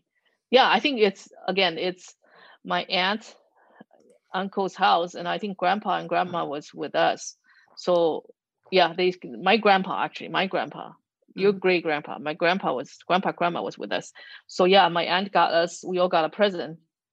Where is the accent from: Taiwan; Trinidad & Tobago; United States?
Taiwan; Tianmu, Taipei; It's weird because I grew up in town in Tianmu where there's a lot of American troops.